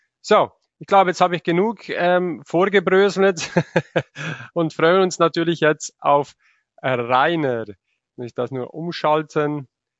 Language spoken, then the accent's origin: German; Switzerland; Ja, und das ist bei uns in der Schweiz genau dasselbe.